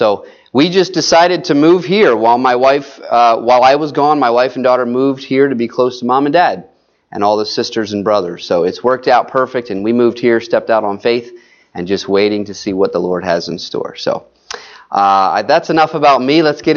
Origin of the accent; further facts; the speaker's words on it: New Jersey, United States; Yes, I am from New Jersey, South Jersey. Big difference between South Jersey and North Jersey.